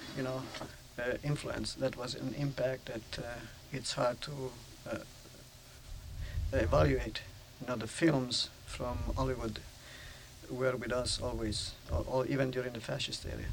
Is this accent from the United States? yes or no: no; Turin, Piedmont, Italy; English is a second language; moved away as an adult; I am Italian. I was born in Turin, which is an industrial town, a fairly sizable town for Italy. And I spent my life, the first part of my life, the school years there. I left Torino in, when I was 26 to come in this country